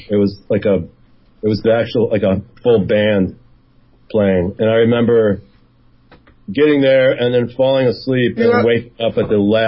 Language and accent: English; Edison, New Jersey, United States; New Jersey.